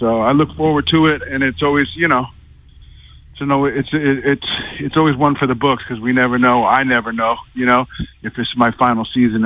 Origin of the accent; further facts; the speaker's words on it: New York, United States; Baseball, because I'm from New York.